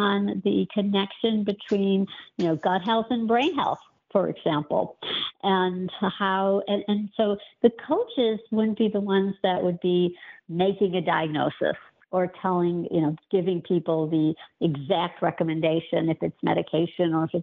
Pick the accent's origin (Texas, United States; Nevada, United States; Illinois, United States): Illinois, United States; Chicago; You know, I'm from Chicago, so deep dish pizza, we're very sentimental about that.